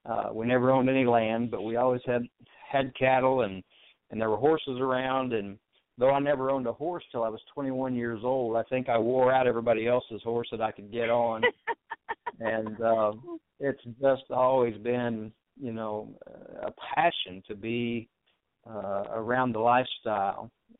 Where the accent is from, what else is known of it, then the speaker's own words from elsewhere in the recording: Chinook, Kansas, United States; Well, I was raised in Chinook, Kansas, down here in the southeast corner of the state